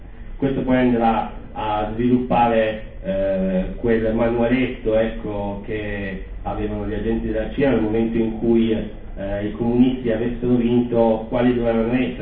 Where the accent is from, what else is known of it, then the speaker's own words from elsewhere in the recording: Santo Stefano Belbo, Piedmont, Italy; Santo Stefano Bello, da dove vengo io, ecco, tra la provincia di Cuneo e la provincia di Asti